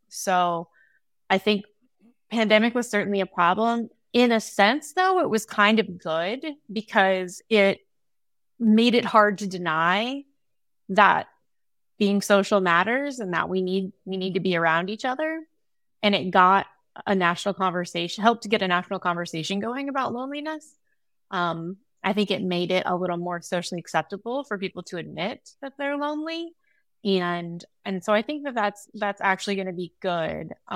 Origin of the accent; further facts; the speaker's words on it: Huntsville, Alabama, United States; also born or lived in Birmingham, United States / Washington, D.C., United States / San Francisco, United States; I grew up in Huntsville, a little bit outside in Harvest, Alabama. And then I moved to Birmingham and then D.C. and then San Francisco.